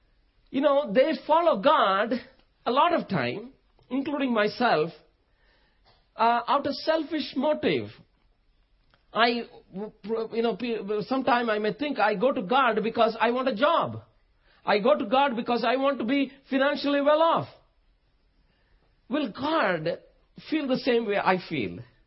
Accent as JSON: {"language": "English", "country": "India", "tie": "born or raised there", "moved": "yes", "said": "when I go back to India and when I visit, my hometown, Coimbatore or Bangalore"}